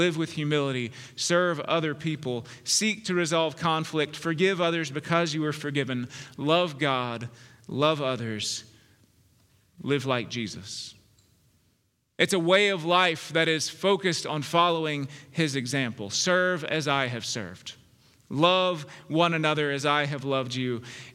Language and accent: English; Memphis, Tennessee, United States; My friend David and I grew up together in Memphis.